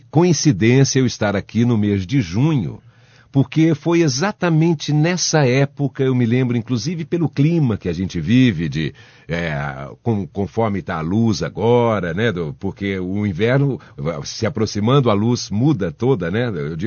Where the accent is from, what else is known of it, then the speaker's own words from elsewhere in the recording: Poços de Caldas, Minas Gerais, Brazil; now in São Paulo, Brazil; Sou mineiro de Poços de Caldas.